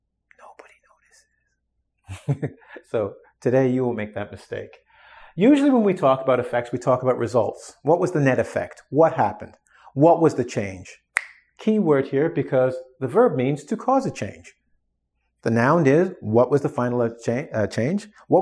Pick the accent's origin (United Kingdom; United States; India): United Kingdom; England; born there; Most Canadians and English, because I was born in England, been to America, just English-speaking people make this mistake incredibly.